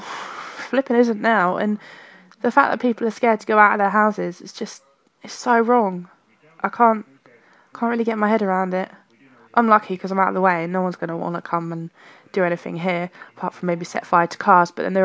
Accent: Croydon, London, United Kingdom; half of my hometown has been completely demolished by fire and vandalism, and everyone's slagging off Croydon and saying, oh, it's a shithole anyway. Well, do you know what? I don't care, because it's my shithole. It's my home. I grew up here.

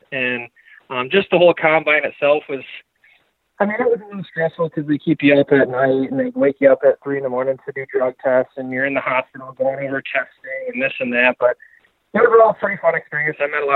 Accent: Taos, New Mexico, United States; I was back to my hometown. One of my good friends growing up, his dad actually owned a local bar. So we had a bunch of Taos people there, a bunch of friends and family.

